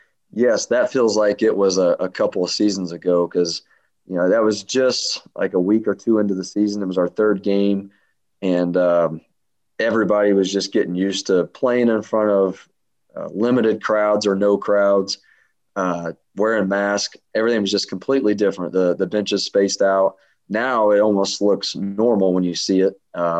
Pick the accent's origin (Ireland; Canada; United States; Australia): United States; Illinois; I'm not from St. Louis. I'm from the Illinois side, you know, grew up not too far away